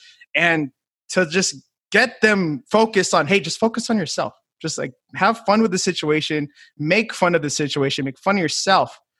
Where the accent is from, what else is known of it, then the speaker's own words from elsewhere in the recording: California, United States; I'm from the Bay Area, so there's fires now.